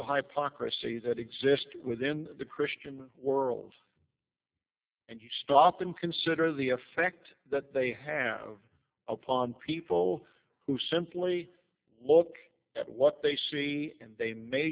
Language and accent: English; Pacific Northwest, United States; I grew up here in the Northwest. The states around Oregon are my home and birthplace. Idaho, Wyoming, Nevada, Washington, Oregon. I spent my youth in those areas.